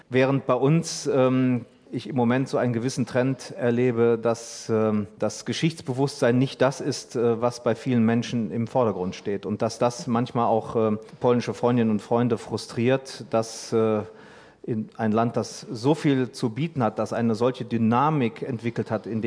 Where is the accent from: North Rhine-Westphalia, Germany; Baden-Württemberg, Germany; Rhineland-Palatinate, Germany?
North Rhine-Westphalia, Germany; Ich komme aus der Grenzregion zu Belgien und den Niederlanden, da arbeiten wir sehr gut zusammen.